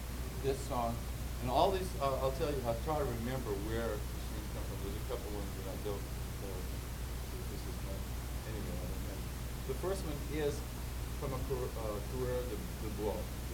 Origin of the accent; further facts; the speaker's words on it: New Brunswick, Canada; I come from New Brunswick.